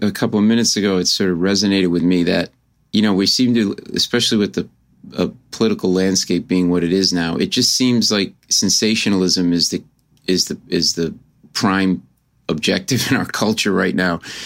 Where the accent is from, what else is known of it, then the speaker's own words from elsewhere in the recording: Providence, Rhode Island, United States; I grew up in Rhode Island, so I'm a fellow New Englander. Yeah, yeah, Providence.